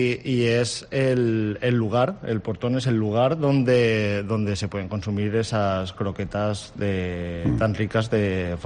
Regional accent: Castellón de la Plana, Valencian Community, Spain; Yo soy de Castellón.

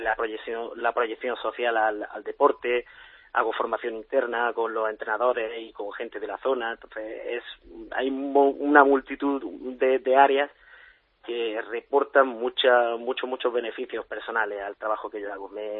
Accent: Granada, Andalusia, Spain; Yo soy de Granada. En Granada sales a las 11 de la noche y hay gente por la calle.

